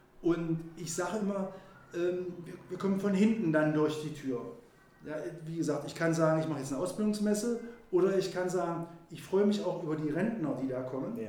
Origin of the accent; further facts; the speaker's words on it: Schönebeck, Saxony-Anhalt, Germany; ich bin ja auch ein Kind des Ostens und wenn man dann im Urlaub war, der ja nicht ganz so weit weg ist wie heute, dann hat man doch voller Stolz von Schönebeck gesprochen.